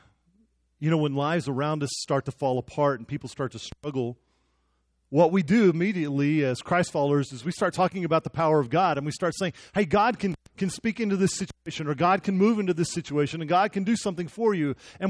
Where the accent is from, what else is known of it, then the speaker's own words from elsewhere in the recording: Odessa, Texas, United States; it's tough enough growing up in Odessa. You didn't have to put me in Oklahoma.